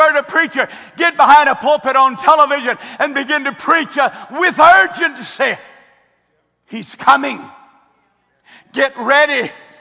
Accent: Texas, United States; Well, I'm from Texas, and I wear boots.

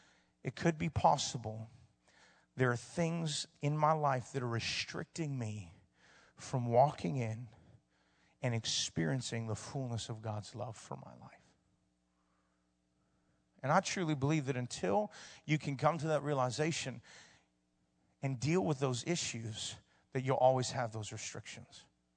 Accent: Hawaii, United States; I know I'm from Hawaii, so I'm privy to that information.

